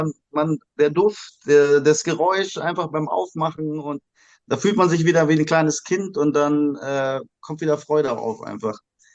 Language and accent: German; Indonesia; ich bin ja in Indonesien aufgewachsen. Und auch da war Basketball groß in den 90ern, wo ich 80er, 90er, wo ich aufgewachsen bin.